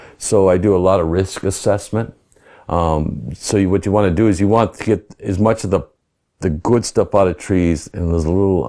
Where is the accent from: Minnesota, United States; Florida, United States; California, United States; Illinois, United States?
Minnesota, United States; I grew up in Minnesota with no accent, yeah. So anyway, my parents bought some land on a lake in the northern part of the state